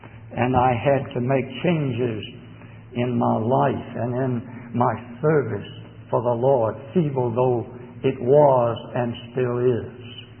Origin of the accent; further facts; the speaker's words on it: Augusta, Georgia, United States; now in Birmingham, United States; that only we Southerners can sing, especially Georgia crackers. I was brought up in Augusta, Georgia, and we now live in Birmingham, Alabama.